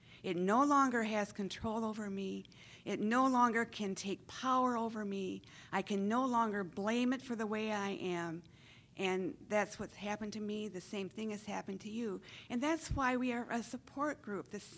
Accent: Muskegon, Michigan, United States; I'm from Muskegon, Michigan.

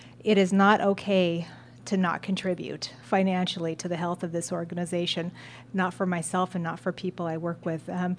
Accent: Redondo Beach, California, United States; from Redondo Beach, California, compulsive eater.

